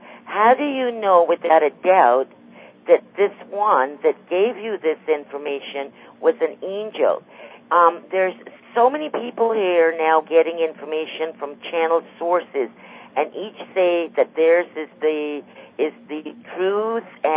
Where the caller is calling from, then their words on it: Florida, United States; I'm calling from Florida.